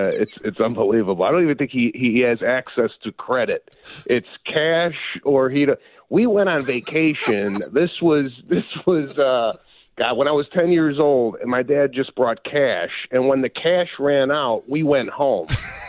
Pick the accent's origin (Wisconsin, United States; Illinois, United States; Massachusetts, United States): Illinois, United States; Chicago; Growing up in Chicago in the Northwest suburbs, you know, when your doorbell rang back in the 80s, it was exciting.